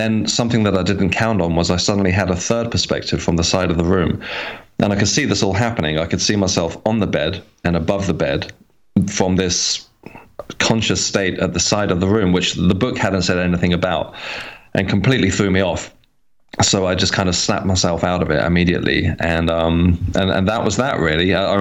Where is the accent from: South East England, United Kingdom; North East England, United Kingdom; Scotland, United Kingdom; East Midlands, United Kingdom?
South East England, United Kingdom; I grew up on the Isle of Wight, which, as you know, is a very rural place at the south of England, and there wasn't that much to do.